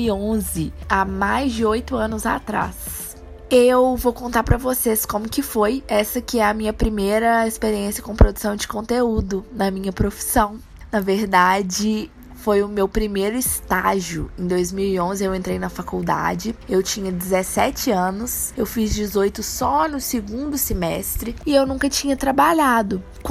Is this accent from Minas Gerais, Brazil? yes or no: yes; Minas Gerais, Brazil; tenho 25 anos, moro em Belo Horizonte, sou mineira, né, pelo sotaque, eu acho que deu pra perceber